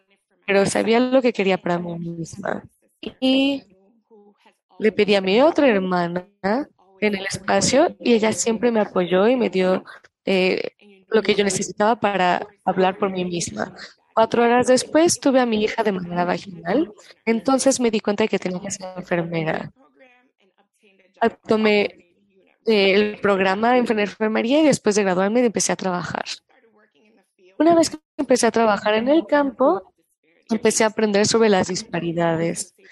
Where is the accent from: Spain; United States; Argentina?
United States; Boston, Massachusetts; Yo nací y crecí en Boston